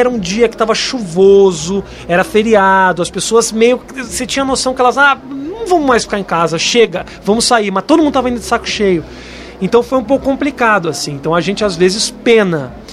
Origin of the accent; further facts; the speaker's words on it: Rio Grande do Sul, Brazil; mas eu realmente sou gaúcho